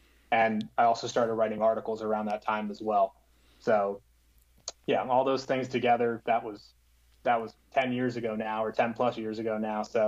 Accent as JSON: {"language": "English", "region": "Florida", "country": "United States", "tie": "born or raised there", "said": "So going all the way back, I grew up in South Florida, and when it was time to go to college, I went to the University of Florida"}